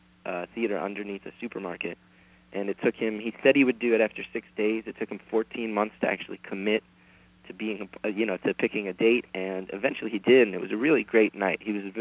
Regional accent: New Jersey, United States; since I grew up in New Jersey, most of the stories are set there

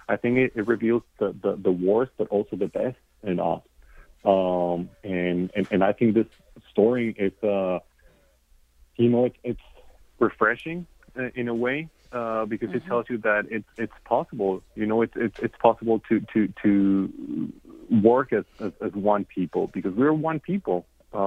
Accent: Mexico; she's from Brazil, Sully from Guatemala, I'm from Mexico, Catalina from Building One Community is from Colombia. It's we're all immigrants.

